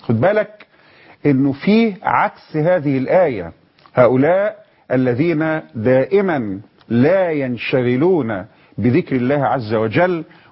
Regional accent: Egypt; كلمة عندنا كمصريين بنقولها دايما ربنا يسهل

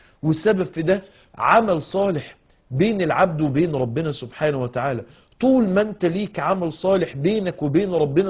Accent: Mansoura, Dakahlia, Egypt; عندنا في المنصورة

